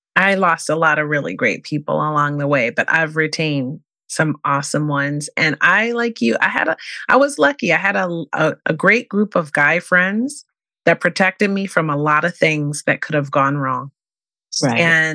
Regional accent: East Coast, United States; We went to school on the East Coast. I'm from the East Coast.

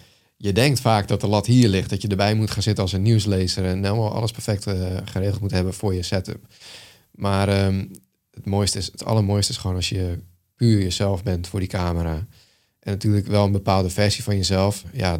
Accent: Netherlands; het aardappelvlees-groenteverhaal wat we als Nederlander kennen, dat kennen we wel.

